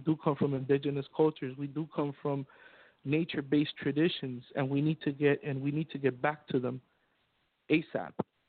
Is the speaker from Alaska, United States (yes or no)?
no; Miami, Florida, United States; born there; When I lived in Florida, when I lived in Miami, I was born in Miami, Florida.